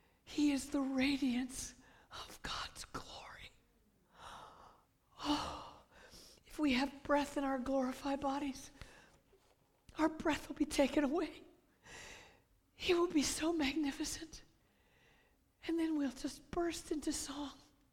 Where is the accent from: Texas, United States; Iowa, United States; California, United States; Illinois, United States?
California, United States; I'm from Southern California. We don't know what that sounds like. It doesn't rain there.